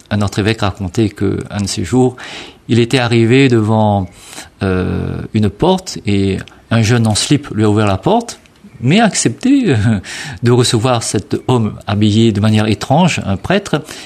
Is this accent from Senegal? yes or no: no; Réunion; Chez nous, à La Réunion, c'est toujours le défi de ne pas se reposer sur nos lauriers.